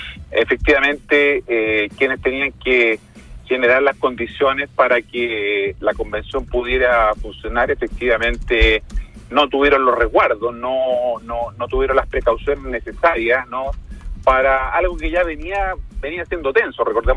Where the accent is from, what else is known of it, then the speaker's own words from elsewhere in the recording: Chile; no va a ser tan ordenado como los chilenos nos gusta de alguna manera